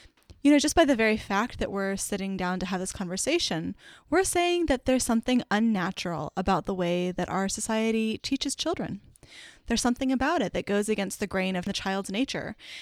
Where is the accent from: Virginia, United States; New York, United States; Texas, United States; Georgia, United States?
Virginia, United States; also born or lived in California; I grew up in the Waldorf school movement. My parents came to it when I was about 4 or 5. They ran a Waldorf playgroup at our home in Virginia, and then we moved to California